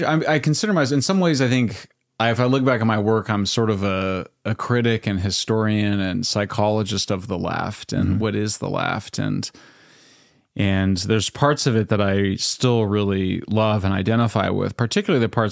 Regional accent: Greeley, Colorado, United States; So I grew up in Greeley, Colorado. My parents were from the Mennonite Christian tradition

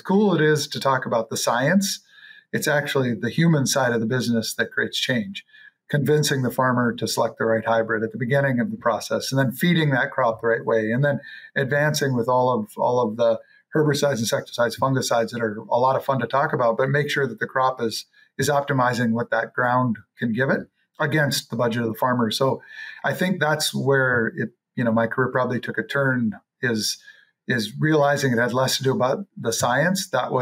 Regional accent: North Dakota, United States; born or raised there

